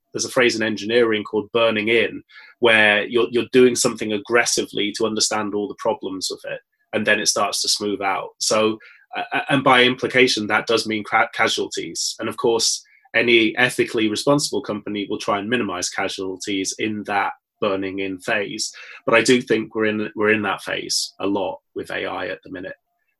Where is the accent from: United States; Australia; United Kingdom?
United Kingdom; North West England; I grew up in Cumbria, which had a big mining industry